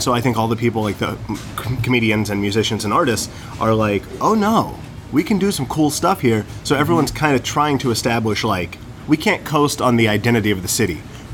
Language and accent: English; Ramsey, Illinois, United States; I grew up in rural Illinois, about an hour south of Springfield, Illinois, Ramsey. There's 1,000 people there. It's a very small village. Very conservative. It's technically like a township. It's nothing. Graduating class had 29 people.